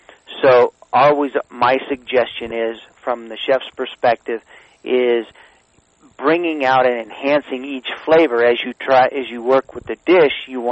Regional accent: California, United States; I'm actually from the Central Valley.

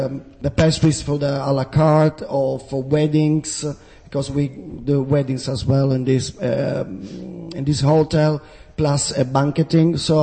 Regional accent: Sicily, Italy; also born or lived in England; I miss it a little bit, but I still love to be in Sicily, my hometown, with my family, friends, and so on.

